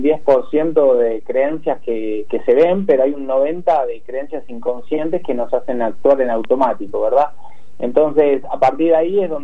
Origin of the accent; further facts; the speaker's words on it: Tandil, Buenos Aires Province, Argentina; Sí, soy tandilense.